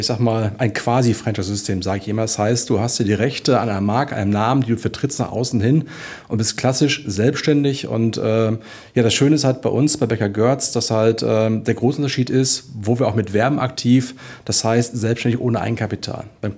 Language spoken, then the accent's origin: German; Northern Germany, Germany; Bei uns im Norden sagt man, da wo ich herkomme, moin, moin.